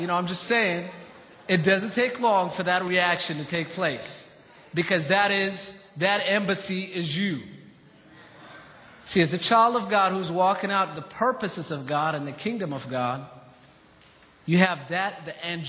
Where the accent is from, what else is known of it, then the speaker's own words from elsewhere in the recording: Ethiopia; now in United States; You know, I'm from Ethiopia, you know